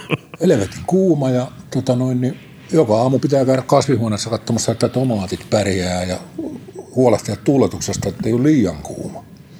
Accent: Tampere, Pirkanmaa, Finland; mä oon Tampereelta syntyisin ja ihan tästä lapsuuteni ja nuoruuteni viettänyt ihan tässä nurkilla, Tampere-talon nurkilla.

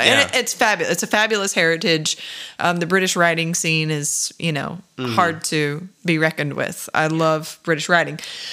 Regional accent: Florida, United States; probably because I grew up in Florida and I loved

